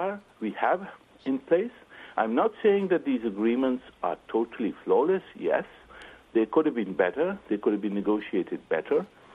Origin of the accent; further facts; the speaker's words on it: Pakistan; I'm from Pakistan